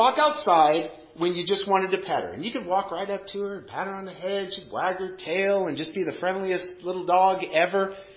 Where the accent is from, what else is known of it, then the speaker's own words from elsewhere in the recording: Montana, United States; I grew up in Montana hunting deer.